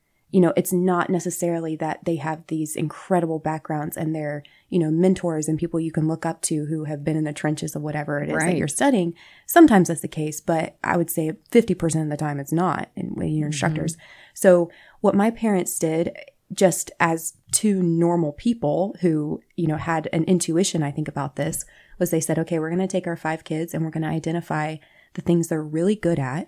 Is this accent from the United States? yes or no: yes; Pine Bluff, North Carolina, United States; So I grew up in Pine Bluff, North Carolina, which is not too far from where we're at right now in mm-hmm. West End.